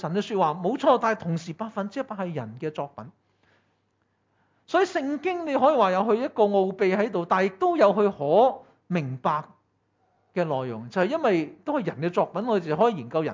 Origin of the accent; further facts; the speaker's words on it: Hong Kong; 尤其是我哋香港人自细就默书噶嘛